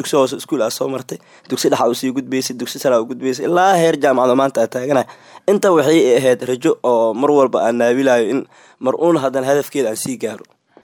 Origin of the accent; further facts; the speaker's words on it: Jowhar, Hirshabelle, Somalia; magaalada Jowhar ku soo barbaaray intaan aan ku soo koray dugsi quraanka markaa bilaabay waa yaraa adiga 4 jir ilaa 5 jir aha anoo yaraa leegii oo ku soo barbaaray ilaa iyo qaangaarnimo